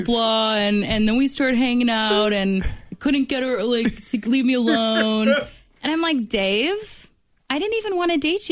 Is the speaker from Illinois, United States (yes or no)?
yes; River Forest, Illinois, United States; And I'm like, oh, I'm from River Forest.